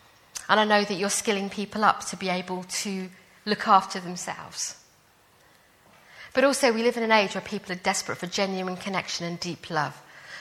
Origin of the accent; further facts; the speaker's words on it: Wimbledon, London, United Kingdom; I grew up in Wimbledon, I was living there.